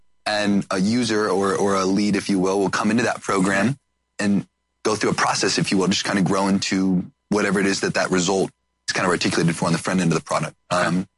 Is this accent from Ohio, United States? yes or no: yes; Cuyahoga Falls, Ohio, United States; So I grew up in Ohio, in Cuyahoga Falls, which Ohio sucks.